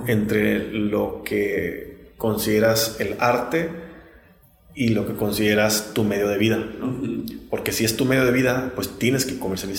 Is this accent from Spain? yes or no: no; Tijuana, Baja California, Mexico; yo soy tijuanense.